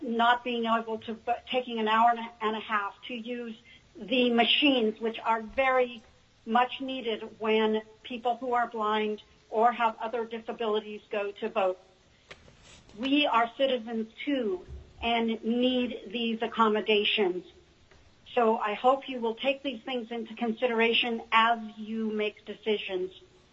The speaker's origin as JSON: {"language": "English", "town": "Anchorage", "region": "Alaska", "country": "United States", "said": "I am from Anchorage"}